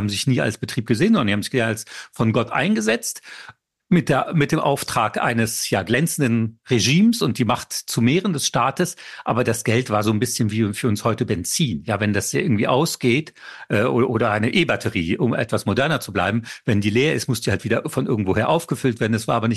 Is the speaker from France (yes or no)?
yes; France; ich habe ja zwei Pässe, ich bin ja auch Franzose